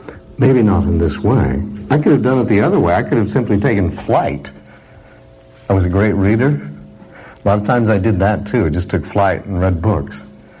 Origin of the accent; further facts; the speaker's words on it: Pistol River, Oregon, United States; And then I moved from Pistol River, Oregon, which is the mountains, into the city, 500 people.